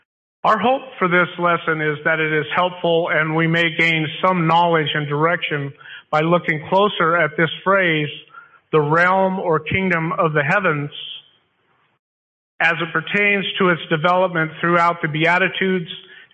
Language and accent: English; Colorado, United States; I come from the Four Corners area of Colorado, which is Colorado, New Mexico, Arizona, and Utah.